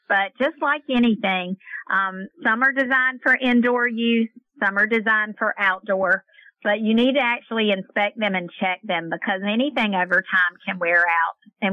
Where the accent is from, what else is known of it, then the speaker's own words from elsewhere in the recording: North Carolina, United States; I'm from North Carolina, and I thought we were the leader in our mountains